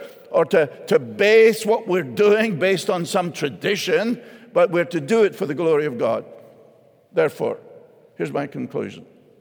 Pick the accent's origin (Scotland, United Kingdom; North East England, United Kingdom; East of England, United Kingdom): Scotland, United Kingdom; Much as I love my native country, and much as I love being with Scottish people